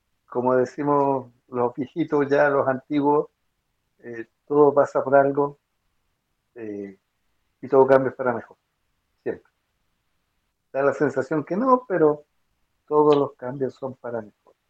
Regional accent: Chile; porque ahí nosotros como chilenos mantenemos la calma

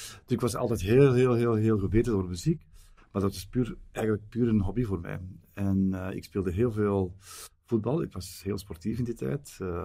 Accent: Flanders, Belgium; Toen heb ik wel, bij ons in Vlaanderen zeggen ze, ik heb toen zwarte sneeuw gezien.

